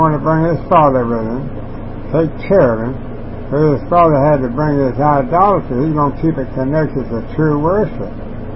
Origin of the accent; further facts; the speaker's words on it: Andrews, Texas, United States; also born or lived in Kermit, Texas; go back to Kermit, Texas," which is about 50 miles from my hometown, Andrews.